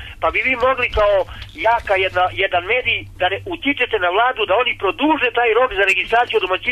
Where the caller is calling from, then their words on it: Šumadija and Western Serbia, Serbia; Ja sam, zovem sa Kopaonika